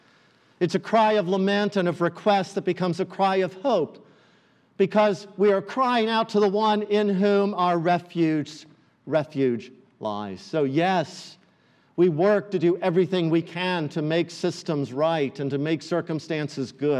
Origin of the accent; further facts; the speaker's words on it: United States; I am an American. I'm white. I'm male. I live in suburban Oviedo.